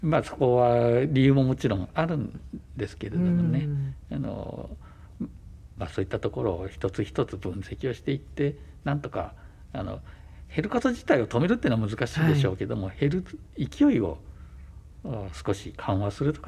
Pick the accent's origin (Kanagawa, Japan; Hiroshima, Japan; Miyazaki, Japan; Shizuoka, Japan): Shizuoka, Japan; とにかく私、静岡で生まれ静岡で育ちましたんで、なんとか恩返しをしたいっていうことがあって